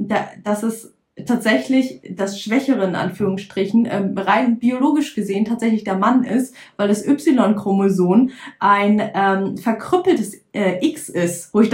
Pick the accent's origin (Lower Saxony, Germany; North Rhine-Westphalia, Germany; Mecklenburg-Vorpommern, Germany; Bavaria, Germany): Lower Saxony, Germany; ich komme aus der Lüneburger Heide